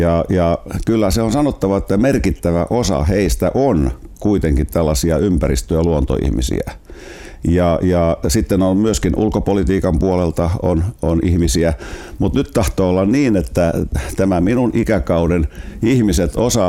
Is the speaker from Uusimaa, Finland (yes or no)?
yes; Helsinki, Uusimaa, Finland; Minä nimittäin asuin pikkupoikana siinä Toukolassa.